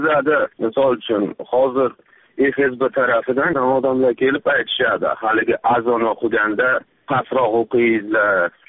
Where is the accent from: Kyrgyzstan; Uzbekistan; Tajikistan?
Uzbekistan; Shahrisabz, Qashqadaryo Region; born there; moved away as an adult; now in Crimea; Men Shahrisabzda tug'ildim, Samarqandda o'qidim, keyin Qrimga ko'chib keldim. Yoshim 30da mana hozir.